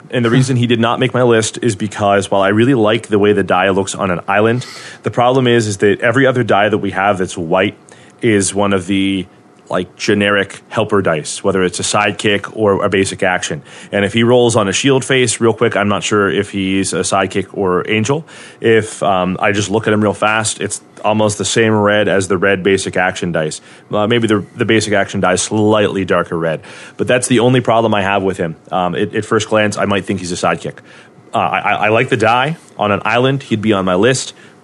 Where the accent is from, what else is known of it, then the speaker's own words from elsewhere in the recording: Pittsburgh, Pennsylvania, United States; As you may all have noticed, I am from Western Pennsylvania and the Pittsburgh area.